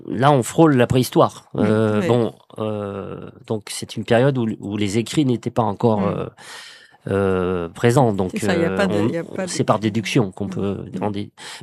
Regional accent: France; je suis français et donc les trois mers qui baignent la France, ben n'ont pas d'ambre

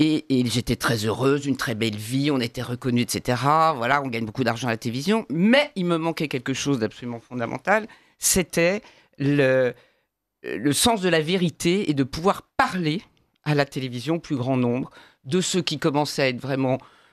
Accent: Lyon, Auvergne-Rhône-Alpes, France; born there; à Lyon en 1962

